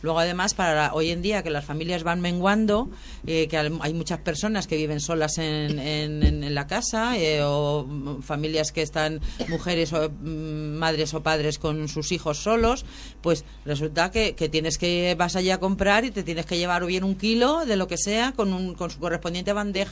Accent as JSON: {"language": "Spanish", "region": "Community of Madrid", "country": "Spain", "tie": "born or raised there", "said": "las que éramos de, pues más o menos de lo que es de Bellas Vistas, y encima somos de Cuatro Caminos, mucho cuidado, que Tetuán queda un poco más arriba"}